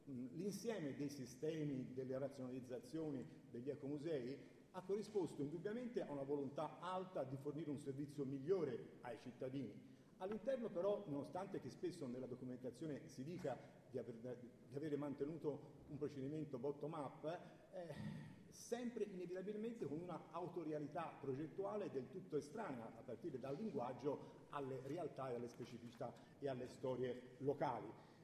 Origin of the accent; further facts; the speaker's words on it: Sieci, Tuscany, Italy; dove ho preso il primo caffè stamani a un bar, il bar del mio paese, Sieci Pontassieve.